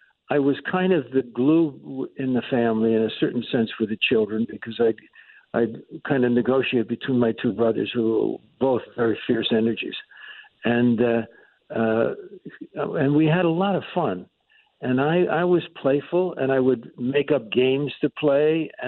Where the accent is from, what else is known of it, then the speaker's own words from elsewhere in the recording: Yonkers, New York, United States; So my childhood, I grew up in Yonkers, New York, and I had two brothers.